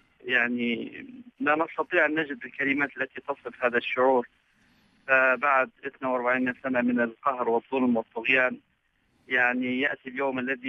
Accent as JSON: {"language": "Arabic", "country": "Libya", "said": "نتوقع نحن كليبيين أن تكون إن شاء الله الأمور سوف تصل إلى بر الأمان"}